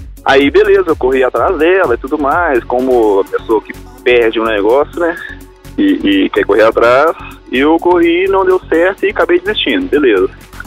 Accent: Betim, Minas Gerais, Brazil; Eu sou de Betim, Minas Gerais.

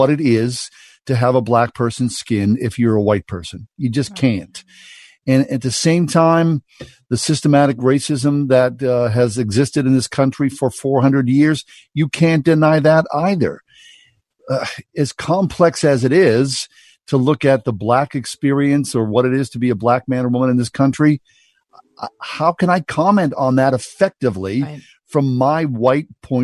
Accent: Swissvale, Pennsylvania, United States; how I was raised in Swissvale in the 1960s and 70s

